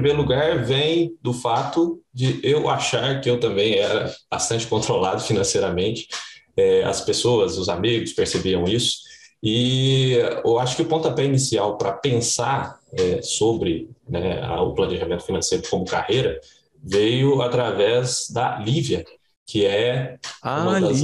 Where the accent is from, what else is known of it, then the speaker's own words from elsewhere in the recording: Uberlândia, Minas Gerais, Brazil; Eu sou de Uberlândia, Minas Gerais